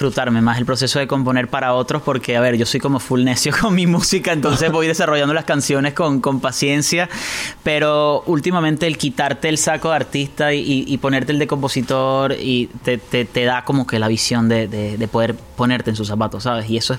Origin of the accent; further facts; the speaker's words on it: Barinas, Venezuela; yo soy de Barinas, soy de los llanos de Venezuela